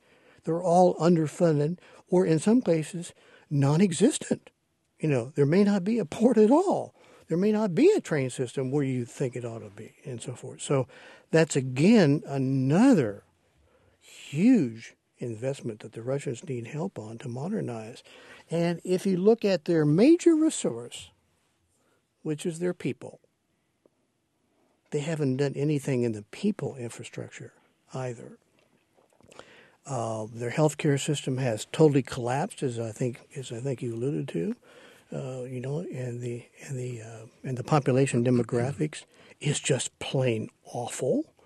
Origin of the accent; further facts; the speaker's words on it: Oklahoma, United States; and I'm from Oklahoma, and my father was in the oil business, and I know just a tad about it.